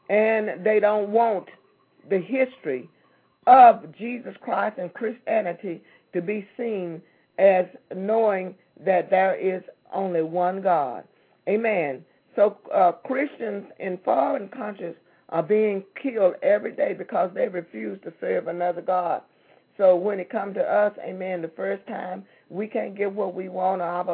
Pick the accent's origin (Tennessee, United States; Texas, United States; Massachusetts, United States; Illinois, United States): Texas, United States; I'm from Texas, and there's a place called Seabrook and Kema.